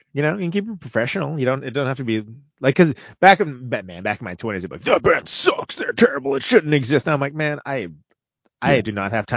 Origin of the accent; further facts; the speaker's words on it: California, United States; I saw them many times back in the day, because I'm from the Bay, as you know, Jason.